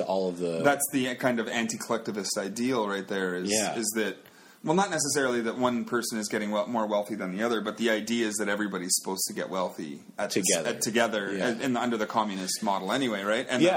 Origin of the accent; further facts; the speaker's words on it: Canada; And I said I was from Canada